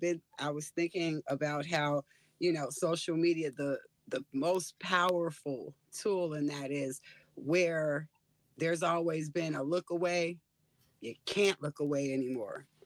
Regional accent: South Africa; born there; I was born in South Africa.

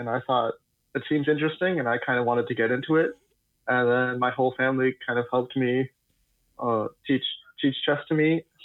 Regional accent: Eagan, Minnesota, United States; I am from Eagan, Minnesota, and I've been playing chess since I was 5 years old.

